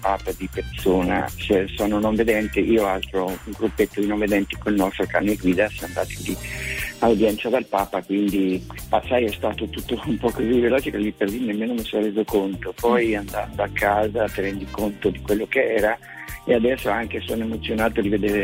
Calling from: Marche, Italy; Io sono qui in un paesino vicino a Ancona, a Martigiano

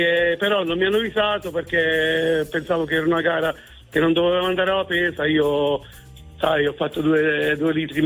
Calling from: Apulia, Italy; Allora, io sono nella provincia di Bari.

